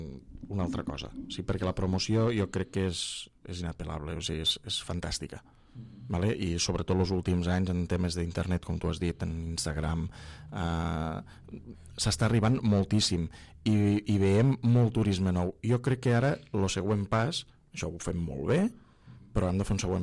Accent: L'Ametlla de Mar, Catalonia, Spain; quan tu abans dies soc de l'Ametlla de Mar

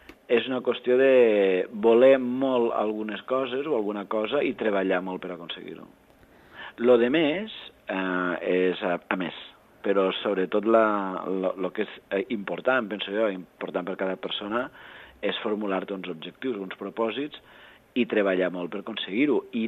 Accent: Les Cases d'Alcanar, Catalonia, Spain; also born or lived in Barcelona / United States; soc de les cases, de les cases d'Alcanar, i que vaig créixer aquí, a les Terres de l'Ebre, i llavors vaig estudiar a Barcelona, i he estudiat a Barcelona i he estat als Estats Units

